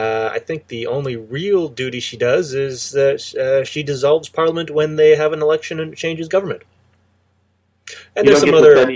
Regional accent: Canada; Absolutely.

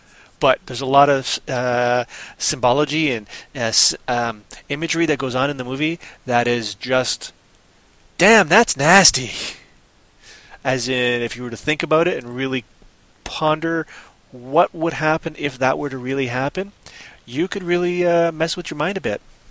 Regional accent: Canada; A lot of people, especially in Canada, we say, oh, that's a Canadian movie.

